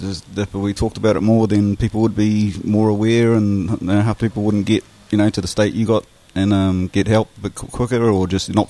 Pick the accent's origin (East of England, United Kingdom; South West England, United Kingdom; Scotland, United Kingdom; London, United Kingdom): Scotland, United Kingdom; Now I'm Scottish, and we're just taught not